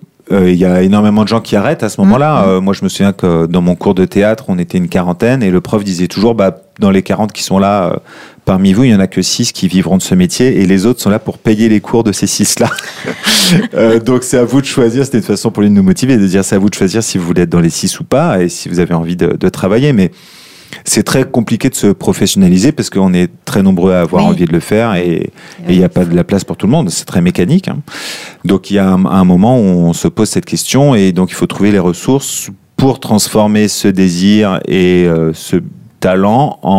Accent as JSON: {"language": "French", "town": "Pontoise", "region": "Île-de-France", "country": "France", "tie": "born or raised there", "said": "Tout à fait, j'ai grandi à Pontoise."}